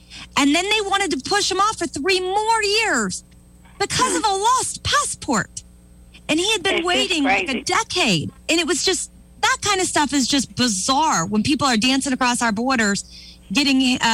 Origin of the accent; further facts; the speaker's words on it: Florida, United States; now I'm from Florida, keep in mind, Brevard